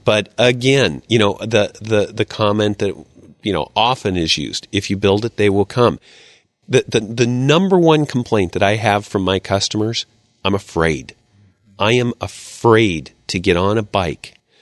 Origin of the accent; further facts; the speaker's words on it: Iowa, United States; born there; I was a kid that grew up, I was born in Iowa.